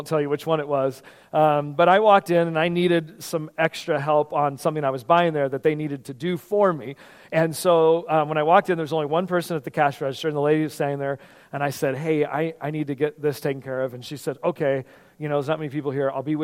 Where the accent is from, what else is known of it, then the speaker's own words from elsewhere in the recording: California, United States; I remember being a kid to get over to the Bay Area because we grew up in California.